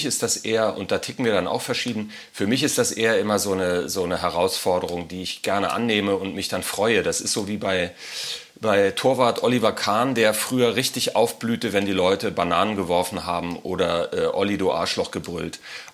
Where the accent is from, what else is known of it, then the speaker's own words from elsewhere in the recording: Hanover, Lower Saxony, Germany; Ich komme halt ursprünglich aus Hannover.